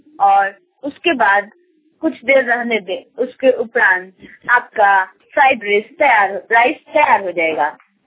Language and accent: Hindi; Chapra, Bihar, India; मैं छपरा नगर का निवासी हूँ।